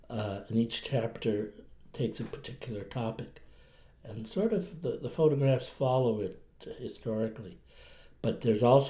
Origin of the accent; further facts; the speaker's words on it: Nova Scotia, Canada; accent: Cape Breton; I'm talking with a Cape Breton accent. You noticed?